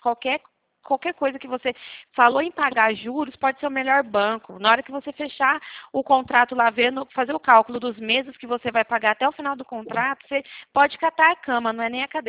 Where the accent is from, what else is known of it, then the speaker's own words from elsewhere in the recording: Brazil; Me apertei um pouco mais, porque eu sou brasileira, né? Não desisto nunca.